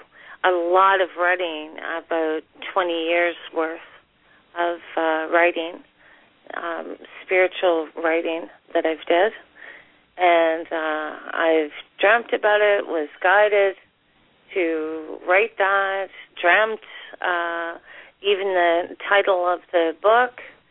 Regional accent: Canada; from Canada.

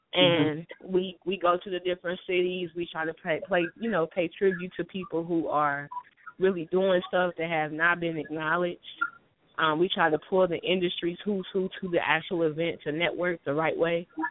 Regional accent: Muncie, Indiana, United States; So I was having an event in my hometown, Muncie, Indiana.

